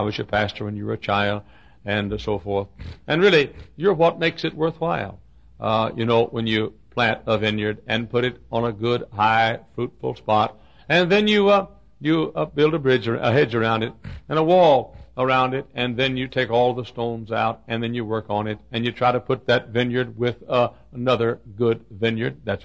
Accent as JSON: {"language": "English", "town": "Dallas", "region": "Texas", "country": "United States", "tie": "born or raised there", "said": "fashionable area of Dallas, Texas, the town that is my hometown."}